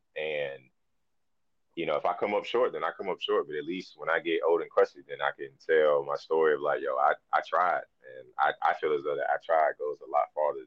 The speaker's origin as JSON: {"language": "English", "town": "Virginia Beach", "region": "Virginia", "country": "United States", "moved": "yes", "lives_now": "North Carolina, United States", "said": "I'm originally from Virginia, more specifically Virginia Beach. Yeah, you know I mean? Virginia Beach area. So, my mom and I and my little brother, we moved down here back in, like, 2010."}